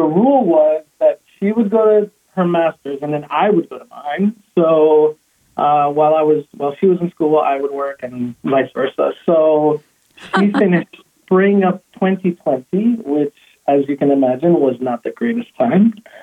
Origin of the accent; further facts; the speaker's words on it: Houston, Texas, United States; also born or lived in Brooklyn, New York; Yeah, so I was born in Brooklyn, New York. Was there about until age four. I grew up in Houston, Texas. I grew up in Houston, Texas.